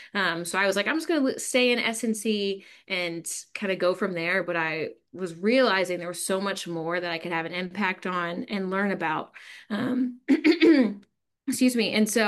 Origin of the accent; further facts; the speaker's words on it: Naperville, Illinois, United States; I grew up outside of Chicago in a suburb called Naperville.